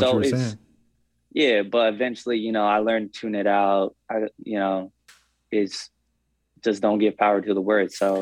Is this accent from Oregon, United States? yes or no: yes; Portland, Oregon, United States; I lived in Portland in the Northeast side, I was more, I guess you could say, comfortable